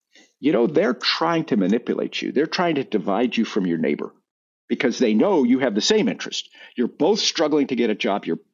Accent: Texas, United States; Growing up in Texas, we saw this every day.

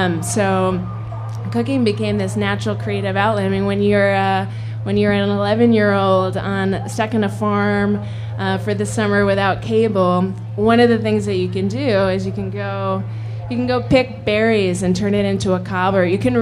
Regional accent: Hong Kong; moved away; I grew up in Hong Kong, so for me, food was this way of connecting to other cultures and other communities. And then we moved to a farm in southern Minnesota.

